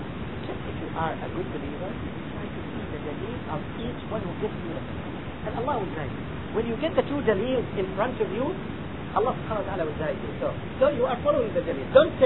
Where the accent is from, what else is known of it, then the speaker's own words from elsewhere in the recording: Egypt; It's not because that I am from Egypt and the scholar that I asked him is Egyptian